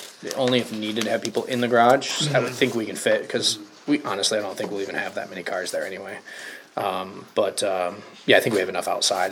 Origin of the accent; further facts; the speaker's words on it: Michigan, United States; We are from Michigan, and we bought season passes at Jay Peak earlier this year.